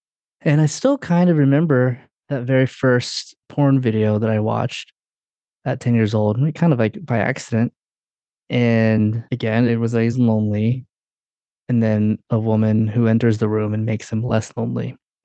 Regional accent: Durham, North Carolina, United States; When I grew up in Durham, North Carolina, and I'm the youngest of three. My sister is 7 years older than me. My brother's 10 years older than me. I'm Filipino. And my parents, who are from the Philippines

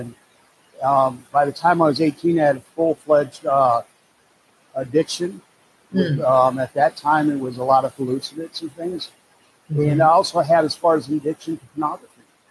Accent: Iowa, United States; Unfortunately, I'm from the Midwest, from Iowa.

